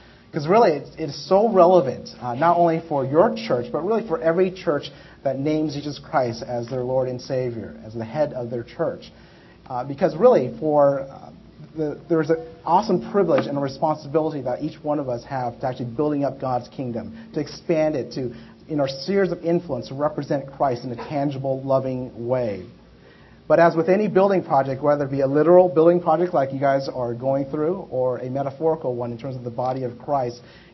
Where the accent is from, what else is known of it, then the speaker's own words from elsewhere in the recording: Texas, United States; We are from Texas, And as such, we actually never had the opportunity to come out to New Jersey.